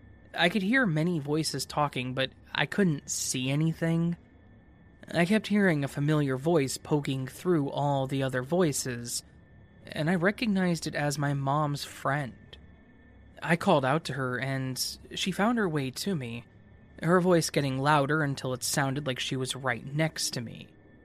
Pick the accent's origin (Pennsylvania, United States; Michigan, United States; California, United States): Pennsylvania, United States; also born or lived in Georgia; When I was a kid, maybe 4 or 5, we moved to Pennsylvania from Georgia.